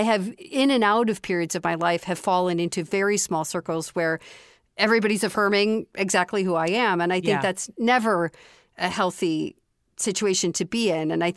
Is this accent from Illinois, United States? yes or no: yes; Chicago, Illinois, United States; I knew plenty of the people that lived growing up in Chicago